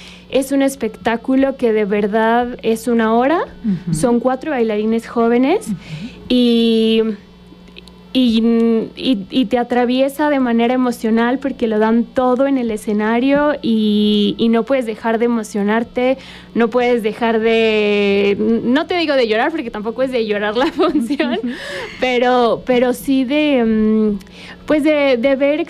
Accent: Mexico; Pues yo soy mexicana, les platico también que yo estudié

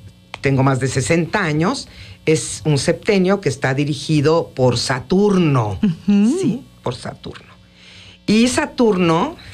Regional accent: Mexico; born there; Yo soy originaria de Nicaragua. Yo soy migrante. Yo ya nací en México

